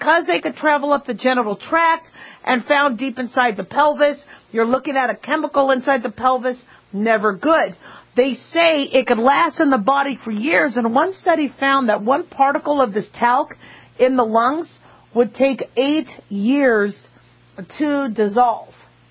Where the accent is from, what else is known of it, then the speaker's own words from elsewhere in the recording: Phoenix, Arizona, United States; Growing up in Phoenix, Arizona, we had black widow spiders.